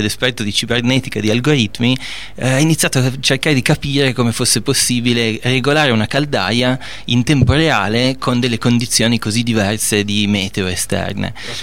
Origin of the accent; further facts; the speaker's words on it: Turin, Piedmont, Italy; Tutti quanti siamo di Torino, tra l'altro